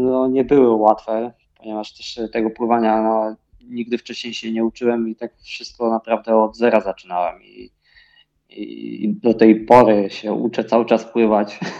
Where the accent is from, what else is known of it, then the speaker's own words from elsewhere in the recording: Szczecin, West Pomeranian Voivodeship, Poland; Moje pierwsze zawody triatlonowe, to tak mi się wydaje, to właśnie chyba były u mnie w Szczecinie. Tam właśnie, tam gdzie się wychowywałem, tam właśnie wystartowałem na tych pierwszych zawodach